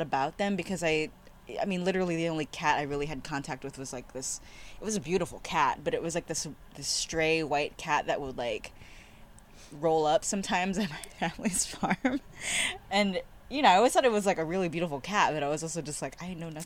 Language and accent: English; Waianae, Hawaii, United States; So I grew up in Waianae, actually.